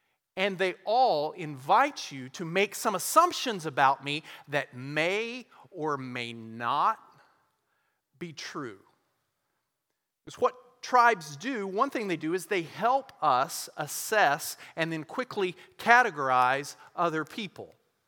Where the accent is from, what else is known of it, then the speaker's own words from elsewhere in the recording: Texas, United States; I am an American. I am a Texan. I am a Parkie, in as much as I've lived in University Park for 7 years.